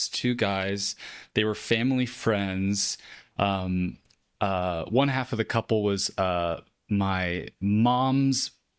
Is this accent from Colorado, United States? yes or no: no; South Pasadena, California, United States; No, I mean, I grew up in South Pasadena, so a lot of good like public schools there